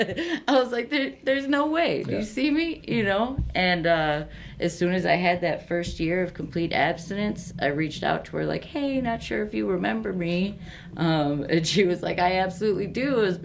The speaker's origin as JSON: {"language": "English", "town": "Wisconsin Dells", "region": "Wisconsin", "country": "United States", "tie": "born or raised there", "said": "I grew up in the Dells area, so came up to Wisconsin Rapids"}